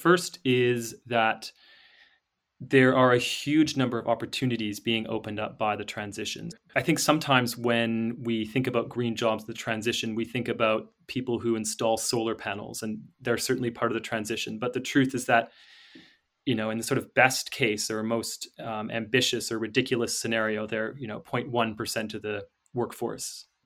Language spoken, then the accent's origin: English; Canada; moved away; So I'm from Canada, and I've lived here now for 9 years.